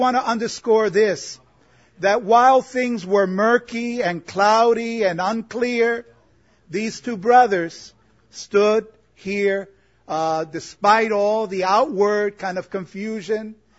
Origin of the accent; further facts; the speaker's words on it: Guelph, Ontario, Canada; born there; Physically, I was born in Guelph.